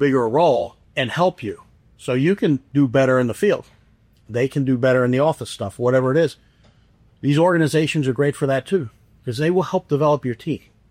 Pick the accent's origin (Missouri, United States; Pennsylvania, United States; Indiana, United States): Pennsylvania, United States; Philadelphia; if you know me, you know I'm from Philadelphia. Born and raised, met my wife. Yeah, suburbs of Philly.